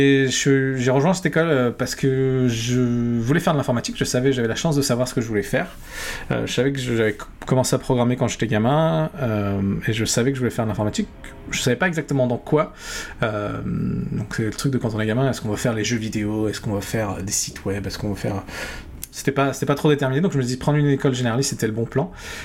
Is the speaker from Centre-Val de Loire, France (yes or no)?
no; La Rochelle, Nouvelle-Aquitaine, France; also born or lived in China / southern France; chez moi, en France, l'endroit où j'ai passé le plus de temps, c'est à La Rochelle, c'est du coin de La Rochelle. Mais j'ai vécu pas mal d'années en Chine aussi, quand j'étais petit. Et sinon, je suis né plus du côté du sud de la France.